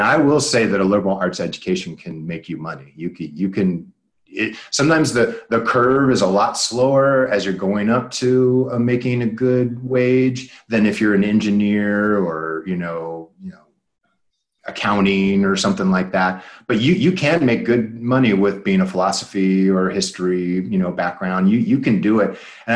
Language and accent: English; Inglewood, California, United States; moved away as an adult; I'm from Los Angeles. I grew up in Inglewood, California, in Los Angeles, and moved here for college.